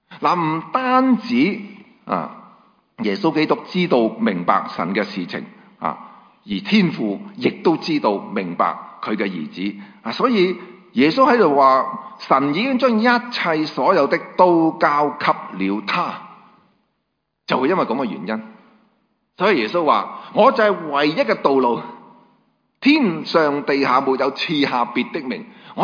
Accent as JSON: {"language": "Cantonese", "country": "Hong Kong", "tie": "born or raised there", "said": "我记得我喺香港成长出生啊。"}